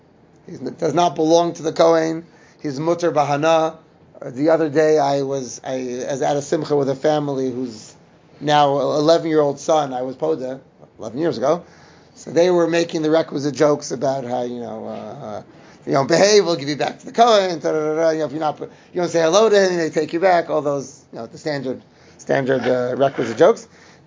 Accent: United States; So growing up in the United States, the easiest thing to eat is I'll take a plum, I'll take an apple, I'll take a banana.

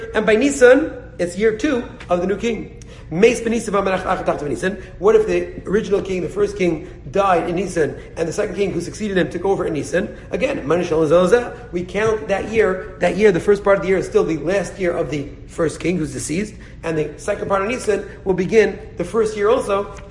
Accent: Canada; I know we should be speaking from as a Canadian

